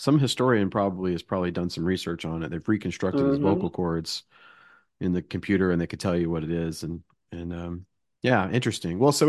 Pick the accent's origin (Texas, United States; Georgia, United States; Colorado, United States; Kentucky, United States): Texas, United States; Houston; I grew up in Houston, you know, the swamp